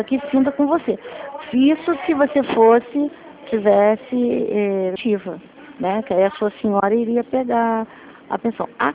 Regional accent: Saquarema, Rio de Janeiro, Brazil; Minha terra. Saquarema é minha terra, mas eu tô quase todo final de semana aí.

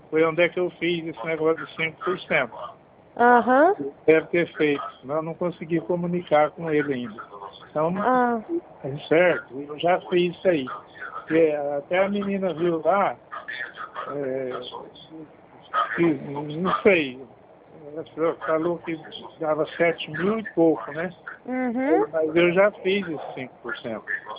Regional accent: Barretos, São Paulo, Brazil; é aqui em Barreto mesmo, eu sou de Barreto, né?

